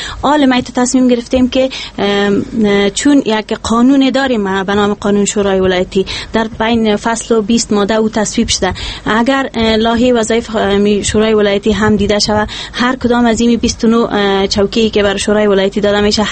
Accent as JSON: {"language": "Persian", "region": "Kabul", "country": "Afghanistan", "tie": "born or raised there", "said": "چون از کابل هستم، تولد ما در کابل شده، پدرم از رکاخان است، فامیل ما از یک فامیل روشن فکر هستم"}